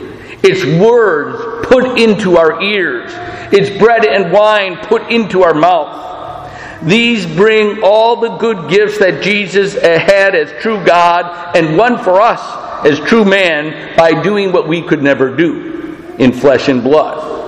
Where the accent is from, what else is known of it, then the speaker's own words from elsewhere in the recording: Michigan, United States; I'm from Michigan, but I'm out of my mother.